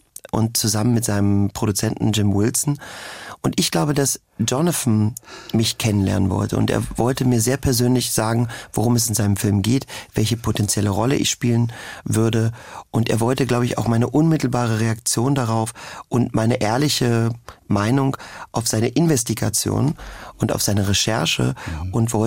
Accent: Germany; Was weiß ich über die Zeit? Was ich als Deutscher auch, was haben meine Großeltern mir vielleicht erzählt etc.

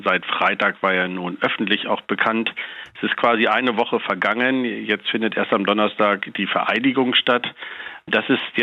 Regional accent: Lower Saxony, Germany; das weiß ich als Niedersachse

